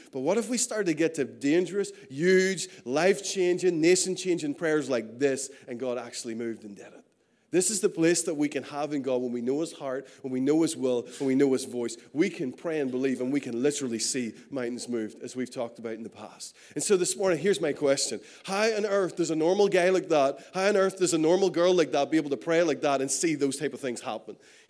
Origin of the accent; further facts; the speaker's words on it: Northern Ireland, United Kingdom; I mean, we come from Northern Ireland.